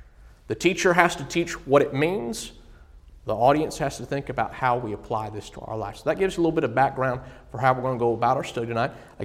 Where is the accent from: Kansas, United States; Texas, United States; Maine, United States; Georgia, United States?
Georgia, United States; Growing up in the congregation I grew up in Georgia, all the brethren amened all the time.